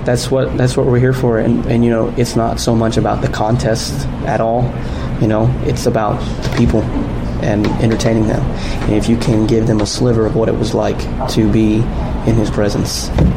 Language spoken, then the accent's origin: English; Florida, United States; I'm from Florida, and I started doing this when I was about 2 years old.